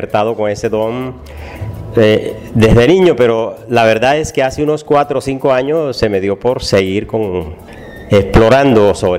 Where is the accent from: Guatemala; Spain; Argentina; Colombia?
Colombia; Sincelejo, Sucre; now in Santa Marta, Colombia; yo soy oriundo de Sincelejo, vivo en Santa Marta hace unos 30 años